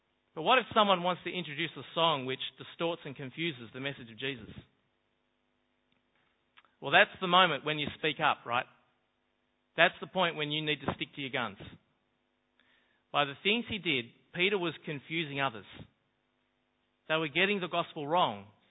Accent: Australia; Now, these two things that we would do, they would mark us out as Australian.

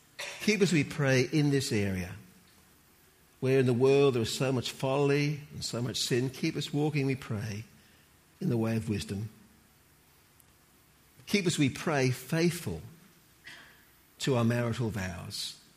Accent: Sydney, New South Wales, Australia; And thirdly, I'm a Sydney Anglican Aussie man, and that's three strikes and you're out.

